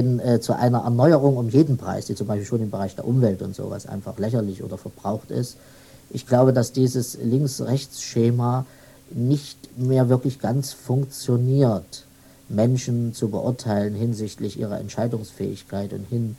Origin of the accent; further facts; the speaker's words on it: Jena, Thuringia, Germany; born there; Ich bin in Thüringen geboren, in einer kleineren Stadt, Jena, na so klein ist sie auch nicht.